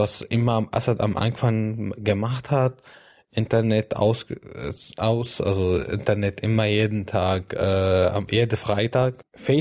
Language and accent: German; Damascus, Damascus Governorate, Syria; German is a second language; moved away as an adult; Also meine Familie kommt aus Homs. Ich bin in Damaskus geboren und dort aufgewachsen.